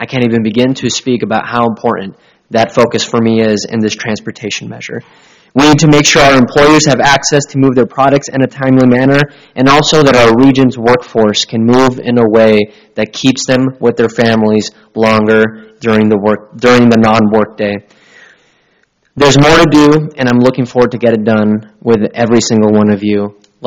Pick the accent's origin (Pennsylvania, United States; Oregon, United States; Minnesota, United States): Oregon, United States; Cornelius; the streetscape in downtown Cornelius, my hometown, Mi Casita